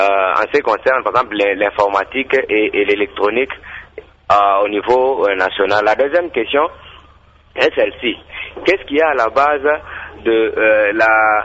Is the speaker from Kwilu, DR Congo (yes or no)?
no; Kananga, Kasaï-Central, DR Congo; comme chez nous à Kanangake